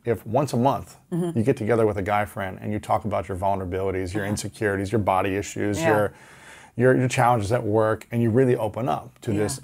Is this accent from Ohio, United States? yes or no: yes; Ohio, United States; especially as an athlete